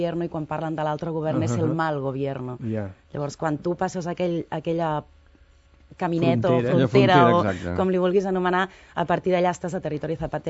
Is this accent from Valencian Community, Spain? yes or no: no; Barcelona, Catalonia, Spain; jo vinc de Barcelona